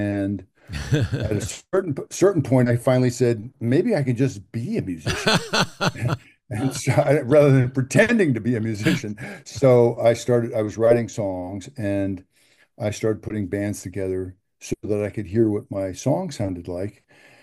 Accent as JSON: {"language": "English", "region": "Midwest", "country": "United States", "tie": "born or raised there", "said": "I grew up in the Midwest in the kind of the crosshairs, the vortex of soul music and rock and roll."}